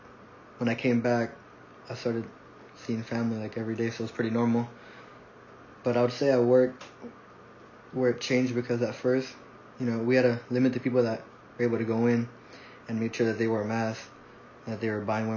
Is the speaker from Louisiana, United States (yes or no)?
no; San Antonio, Texas, United States; also born or lived in Corpus Christi; Well, originally I'm from San Antonio, and I lived here my whole life. But when I started college, I moved to Corpus to attend A&M Corpus Christi, and then I moved back after 3 years.